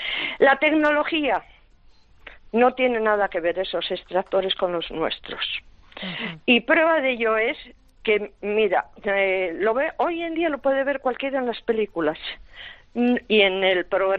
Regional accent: Spain; Y los españoles lo hacemos todo guisado con aceite.

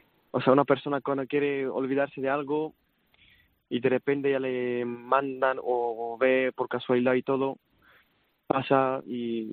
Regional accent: Syria; Spanish is a second language; cuando era niño en Siria, antes de guerra, o sea, pensaba, yo hacía teatro en Siria y tenía sueños

